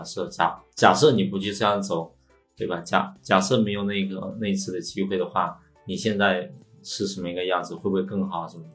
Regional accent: Xiamen, Fujian, China; now in Shanghai, China; 可能就是觉得在上海也混不下去了，然后呢，可能就想回到我的家乡，对对，家乡那种感觉吧。然后呢，于是乎我就开始去投了一些在厦门的工作机会

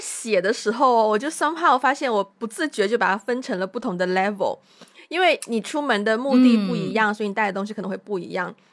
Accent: North China, China; 我以前小时候在北方也有戴那种口罩

